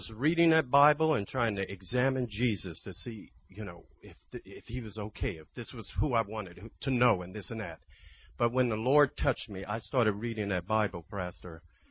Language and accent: English; Louisiana, United States; I'm from Louisiana, okay? And I'm from a small town in Louisiana. It's quite racist.